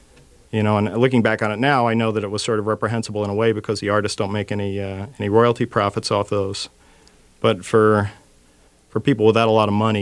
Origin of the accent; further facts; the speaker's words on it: New Jersey, United States; also born or lived in Brooklyn, New York / Long Island; I was born in New York City. I was born in Brooklyn. Grew up in suburban New Jersey and on Long Island.